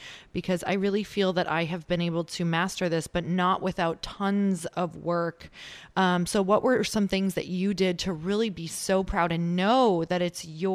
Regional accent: Midwest, United States; now in California, United States; because I am originally from the Midwest. I live in California now, and it's a little bit less out here.

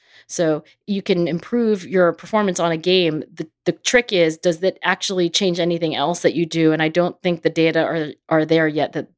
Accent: Philadelphia, Pennsylvania, United States; It just happens to be in my hometown of Philadelphia.

